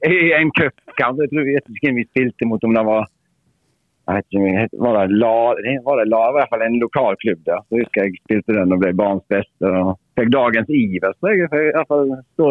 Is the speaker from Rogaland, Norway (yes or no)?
no; Stord, Vestland, Norway; Vi hadde jo en sånn kompisgjengen hjemme på Stord